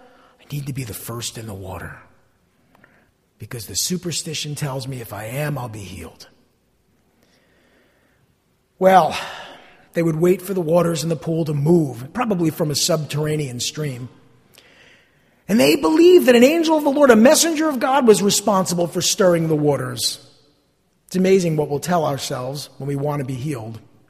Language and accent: English; West Orange, New Jersey, United States; the church I grew up in West Orange